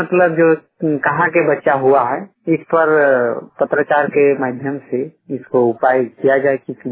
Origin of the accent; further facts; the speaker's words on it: Jharkhand, India; खेराबेड़ा पंचायत चेता प्रखंड प्रतापी जिला धनबाद का निवासी हूँ।